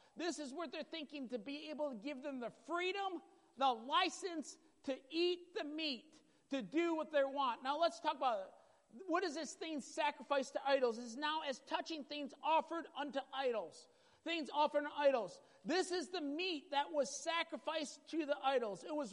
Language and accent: English; Midwest, United States; I tell you, back in the Midwest, growing up in the Midwest, it was a big deal if ladies wore pants.